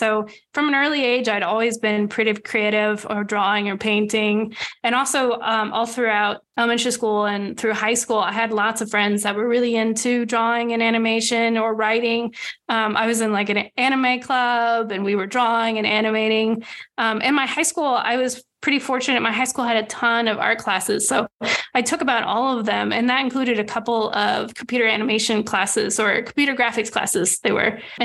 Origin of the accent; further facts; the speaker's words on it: Virginia, United States; Yeah, I grew up in Northern Virginia near Washington, D.C.